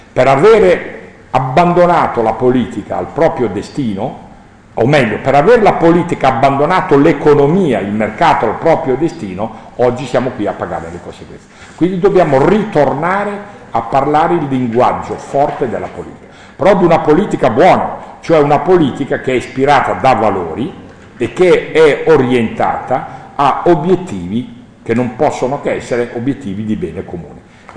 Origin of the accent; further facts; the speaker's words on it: Rimini, Emilia-Romagna, Italy; Io vengo da una città, io sono nato a Rimini, e i romagnoli sapete come sono fatti, sono tutti un po' anarchici